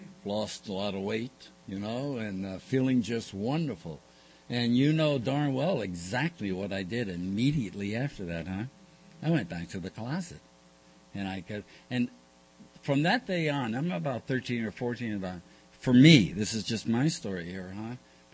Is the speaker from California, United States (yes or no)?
no; Bronx, New York, United States; first language French; English is a second language; I was born in upstate New York in a little French-Canadian enclave. I was raised in the French language. That's all I knew was French. At the age of four, we moved to the Bronx.